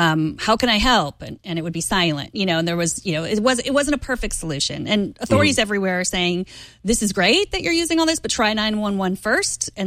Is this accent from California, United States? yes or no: no; Houston, Texas, United States; I grew up in Houston, and I've, you know, talked to, I don't have family there anymore, but friends.